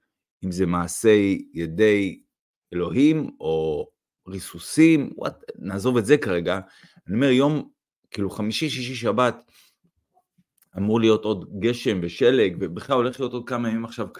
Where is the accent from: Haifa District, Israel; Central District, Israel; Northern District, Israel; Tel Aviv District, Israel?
Northern District, Israel; אנחנו באים מהצפון